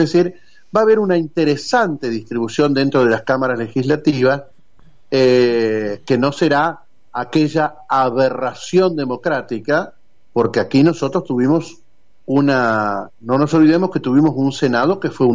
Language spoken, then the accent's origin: Spanish; Argentina; Y además somos argentinos